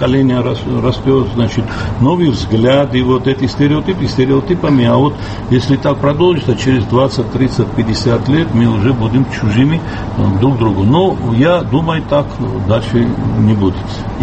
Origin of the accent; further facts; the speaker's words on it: Sukhumi, Abkhazia, Georgia; я рад, что в моем родном городе Сухуми я нашел моих читателей